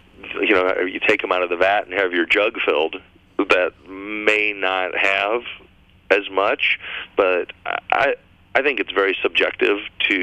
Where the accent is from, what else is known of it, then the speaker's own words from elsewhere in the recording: Nebraska, United States; I'm originally from Nebraska, so I do go back to Omaha and check out the food and the restaurants and the grocery stores